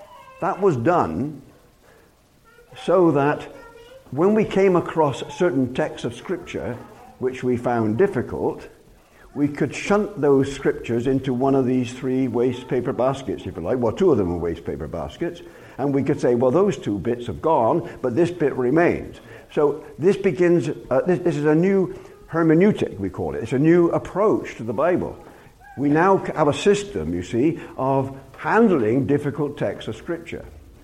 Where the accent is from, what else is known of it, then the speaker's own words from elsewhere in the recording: England, United Kingdom; born there; I was born in England.